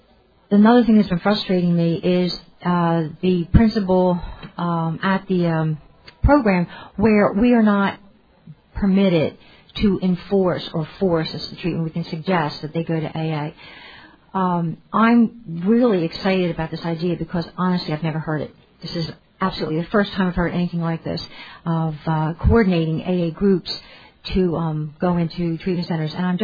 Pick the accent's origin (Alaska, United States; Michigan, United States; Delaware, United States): Delaware, United States; Wilmington; I'm an alcoholic from Wilmington, Delaware.